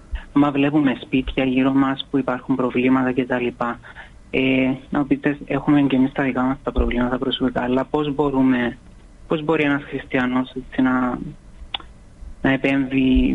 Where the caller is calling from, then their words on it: Nicosia, Nicosia District, Cyprus; Γέροντα, από τη Λευκοσία.